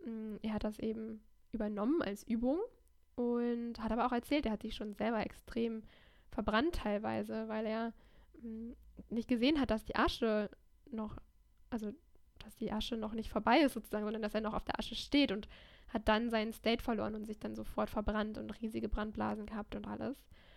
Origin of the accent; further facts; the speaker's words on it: Düsseldorf, North Rhine-Westphalia, Germany; Ich komme nämlich aus Düsseldorf, das heißt, es war direkt nebenan.